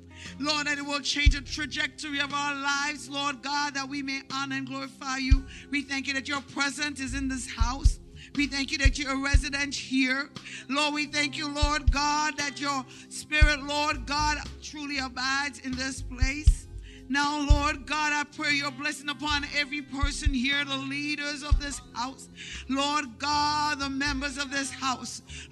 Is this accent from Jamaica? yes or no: yes; Jamaica; now in New York, United States; I live in New York, but I don't know if my accent betrays me, but I'm originally from Jamaica. It's one of those twisted accents.